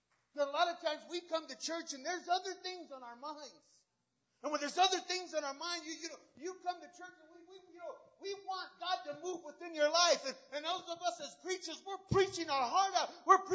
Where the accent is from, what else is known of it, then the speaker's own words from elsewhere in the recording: Hawaii, United States; You a Mexican? I said, nah, I'm Hawaiian. People believed that I was Samoan.